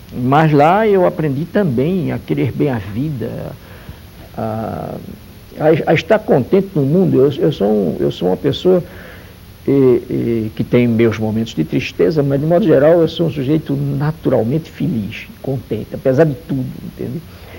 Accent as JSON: {"language": "Portuguese", "town": "Recife", "region": "Pernambuco", "country": "Brazil", "tie": "born there", "said": "eu nasci no Recife há muito tempo atrás. Nasci numa família de classe média, bem comportada"}